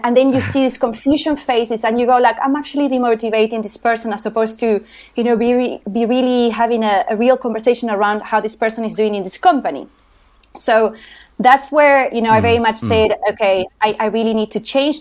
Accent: Uruguay; accent: Spanish; English is a second language; moved away as an adult; now in South Africa; you can tell I have an accent. So I have a Spanish accent. I come from Uruguay, but I have been now in South Africa for about 10 years.

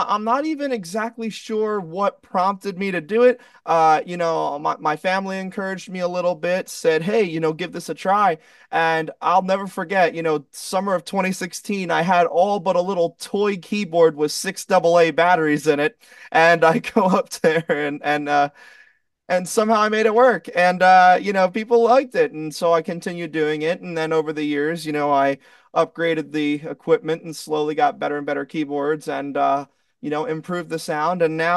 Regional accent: Egg Harbor Township, New Jersey, United States; Yeah, I'm from Egg Harbor Township, so I play in the general Atlantic City, Ocean City area down here.

